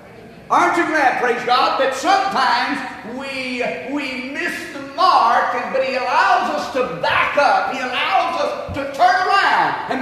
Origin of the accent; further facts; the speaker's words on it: Georgia, United States; Can't you tell I'm from Georgia? Amen. We don't know any better up there or down.